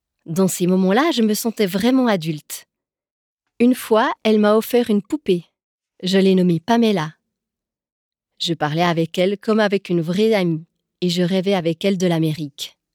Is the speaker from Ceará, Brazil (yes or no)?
yes; Fortaleza, Ceará, Brazil; now in Lausanne, Switzerland; j'ai 32 ans et je vis depuis 12 ans à Lausanne. Je suis mariée et j'ai 3 enfants. J'ai grandi près de Fortaleza avec 4 sœurs et 2 frères.